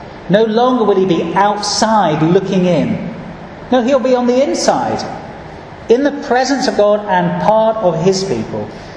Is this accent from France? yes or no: no; United Kingdom; Always a little bit embarrassing being British, isn't it?